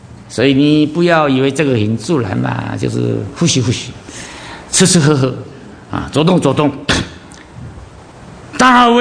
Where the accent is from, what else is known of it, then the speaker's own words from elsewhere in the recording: Taiwan; 我是从台湾来的啊，对台湾的这个消息就比较关心一点。